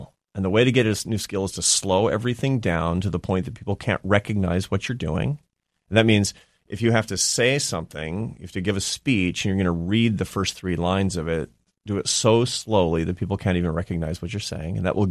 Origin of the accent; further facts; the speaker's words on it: Seattle, Washington, United States; My dad's in Seattle. I'm from Seattle.